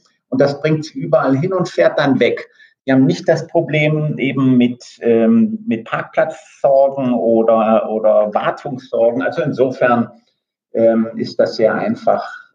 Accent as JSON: {"language": "German", "country": "Germany", "said": "weil wir als Deutsche ja in diesem Bereich schon seit den 70er Jahren, seit der Ölkrise aktiver sind"}